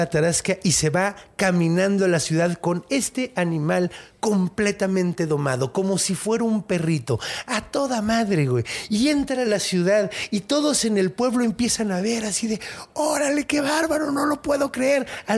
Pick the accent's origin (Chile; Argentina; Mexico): Mexico; los franceses, como los mexicanos, nos comemos lo que sea.